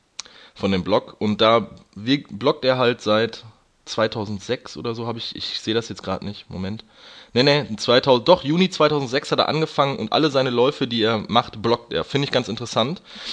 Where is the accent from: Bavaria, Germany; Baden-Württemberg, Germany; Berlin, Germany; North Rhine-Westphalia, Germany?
North Rhine-Westphalia, Germany; Wesel; dann Wesel, meine Heimatstadt